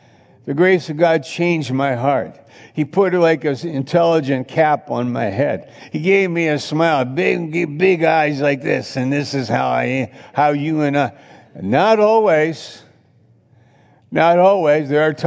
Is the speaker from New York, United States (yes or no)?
yes; New York, United States; also born or lived in Maine; I found one I'm from New York, but I found one in Maine. I lived in Maine for 3 or 4 years.